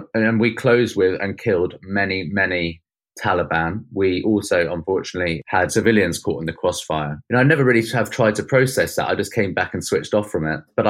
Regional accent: Oxted, South East England, United Kingdom; what if someone had done that on Oxted, where I grew up in Surrey

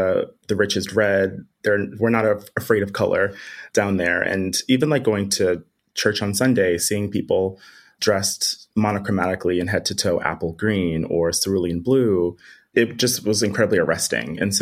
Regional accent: Baton Rouge, Louisiana, United States; So I was born and raised in Baton Rouge

